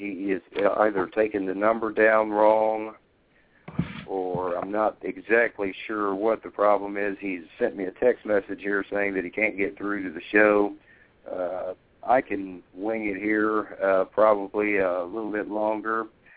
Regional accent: Cincinnati, Ohio, United States; I'm from Cincinnati, Ohio, actually right outside of Cincinnati, Ohio.

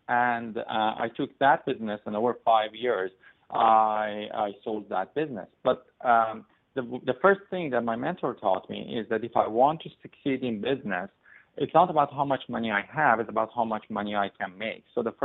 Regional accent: Iran; now in Canada; I am originally from Iran, and I immigrated to Canada in 2009.

